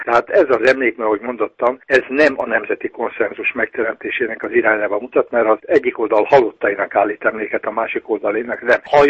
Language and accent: Hungarian; Császártöltés, Bács-Kiskun, Hungary; Császártöltési Kalocsától délre, a Duna mellett, mert ott volt egy nagy parasztlázadás. És én innen származom